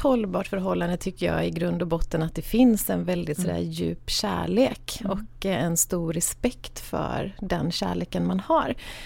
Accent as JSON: {"language": "Swedish", "town": "Gothenburg", "region": "Västra Götaland County", "country": "Sweden", "said": "tyvärr jag kommer från Göteborg."}